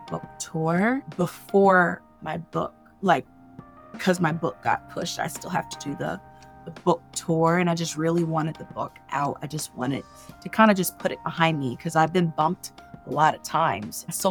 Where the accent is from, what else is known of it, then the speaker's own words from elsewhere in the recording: the South, United States; I'm a Southerner, so I have to go see the people who's going to be hosting me